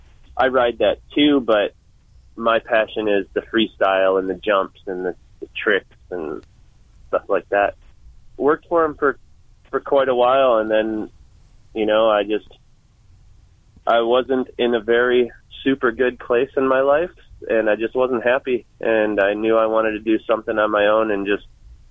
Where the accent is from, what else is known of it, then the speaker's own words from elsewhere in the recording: Parma, Ohio, United States; I am from Cleveland, born and raised in Parma.